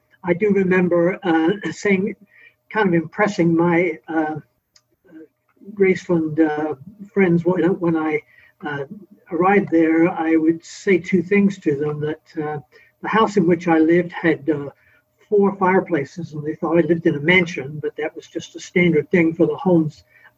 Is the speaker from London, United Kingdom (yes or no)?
yes; Enfield, London, United Kingdom; As I was growing up in the Enfield, England congregation, and Enfield is just a little north of London that's in the south part of England